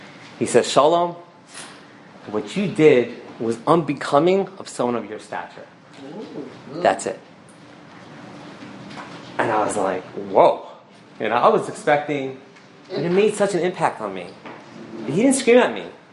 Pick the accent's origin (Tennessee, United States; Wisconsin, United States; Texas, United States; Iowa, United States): Texas, United States; Dallas; You know, moving back here to Dallas, you know, I grew up in Dallas, but moving back and getting involved in the field of outreach and education